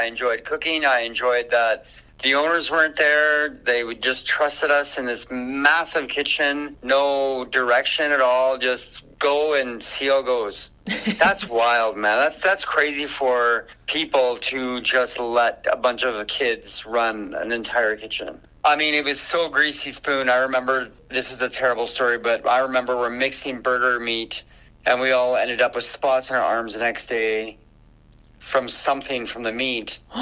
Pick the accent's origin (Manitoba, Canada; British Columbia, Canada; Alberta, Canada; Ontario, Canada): Alberta, Canada; Edmonton; I am from the Miskolcik Enoch Cree tribe out of Edmonton, Alberta